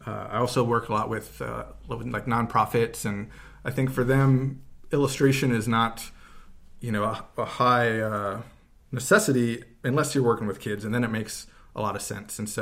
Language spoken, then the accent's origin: English; East Coast, United States; moved away as an adult; now in Los Angeles, United States; I grew up out on the East Coast near Washington, D.C., and I came out to L.A. to study fine arts and also animation at USC.